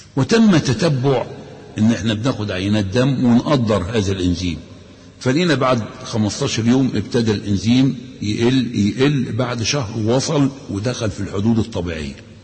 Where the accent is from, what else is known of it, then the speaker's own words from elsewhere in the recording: Egypt; يبقى العجوة اللي موجودة عندنا في مصر هنا تنفع.